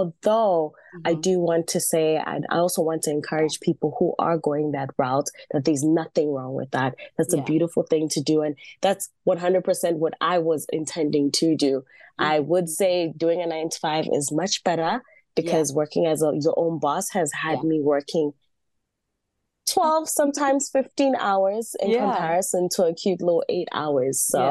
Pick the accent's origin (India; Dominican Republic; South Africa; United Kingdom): South Africa; also born or lived in Zambia; now in Los Angeles, United States; Like Belia briefly mentioned, I'm from Zambia. I grew up in South Africa and I currently live in Los Angeles.